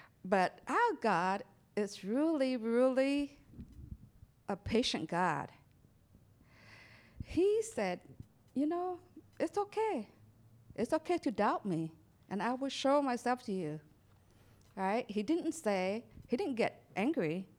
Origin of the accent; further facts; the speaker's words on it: Vietnam; English is a second language; I remember when I was growing up in Vietnam, our house only have one room.